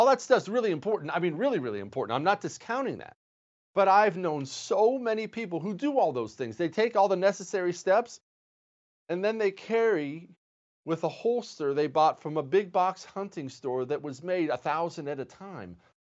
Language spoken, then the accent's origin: English; Montana, United States; I grew up in Montana. There were only like 800,000 people. It's the fourth biggest state in the country. It's huge, right? There's forests and mountains everywhere.